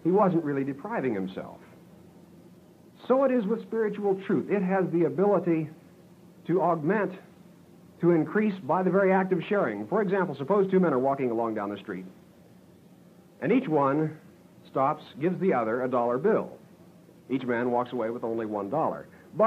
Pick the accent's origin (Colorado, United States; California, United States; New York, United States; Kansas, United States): Kansas, United States; Garden City; I remember back in my hometown of Garden City, Kansas